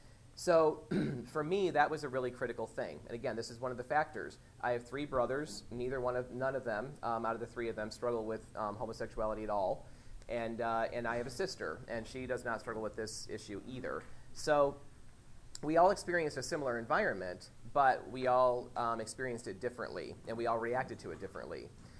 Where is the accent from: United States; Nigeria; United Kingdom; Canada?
United States; Whitney Point, New York; I actually grew up in this area. I grew up in the Whitney Point area, and a little bit north of there.